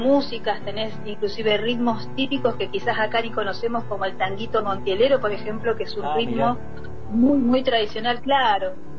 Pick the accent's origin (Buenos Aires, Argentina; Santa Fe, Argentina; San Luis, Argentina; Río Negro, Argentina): Río Negro, Argentina; Cipolletti; born there; now in Plottier, Argentina; yo en realidad soy nacida en Cipolletti, en Río Negro, soy rionegrina, pero hace 20 años que vivo acá en la provincia y estoy en la ciudad de Plotier.